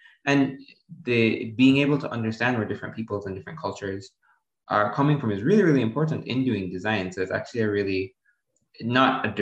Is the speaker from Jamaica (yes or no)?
yes; Jamaica; moved away as an adult; now in Canada; So I grew up in Jamaica. I was there till I was 18. And I actually came to Canada specifically for university.